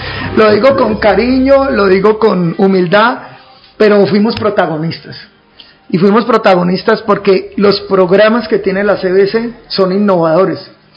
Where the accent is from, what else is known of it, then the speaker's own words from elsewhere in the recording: Valle del Cauca, Colombia; somos proactivos, pero eso somos los vallecaucanos. Vallecaucanos emprendedores, invencibles